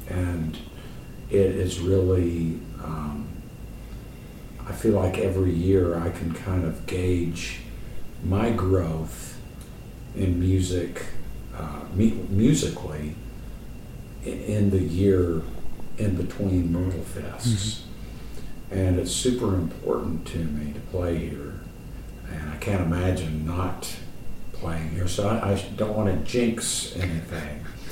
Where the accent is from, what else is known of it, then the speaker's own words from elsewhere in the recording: North Carolina, United States; Growing up in North Carolina, I heard so many different things growing up in the 60s with rock radio, country radio, bluegrass, soul music, and I do a little bit of all